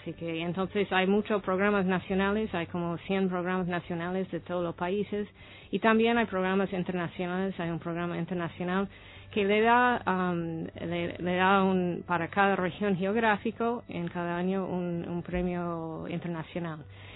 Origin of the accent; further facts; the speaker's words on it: United States; Spanish is a second language; now in Argentina; Es verdad. Se nota por la tonada, así sí. Que no se puede escapar.